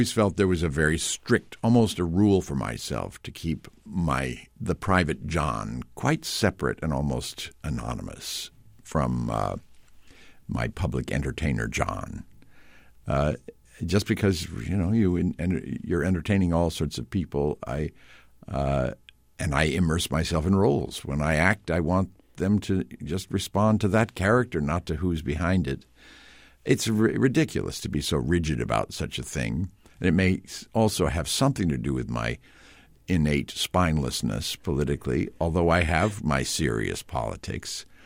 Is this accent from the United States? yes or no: yes; Cleveland, Ohio, United States; which has survived as the Great Lakes Theater Festival in Cleveland. So I grew up awash in Shakespeare, I and my siblings.